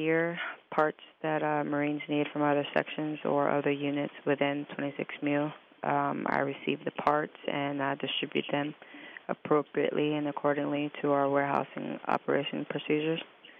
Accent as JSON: {"language": "English", "town": "Virginia Beach", "region": "Virginia", "country": "United States", "said": "Virginia Beach, Virginia."}